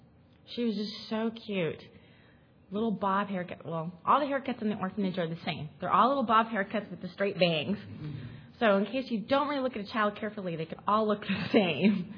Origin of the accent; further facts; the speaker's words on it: California, United States; I'm from California. It's hot.